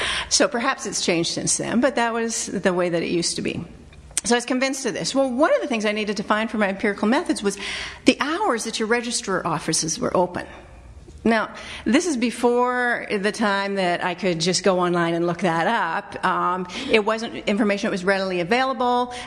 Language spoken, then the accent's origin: English; Canada; Now, I will confess, I'm Canadian.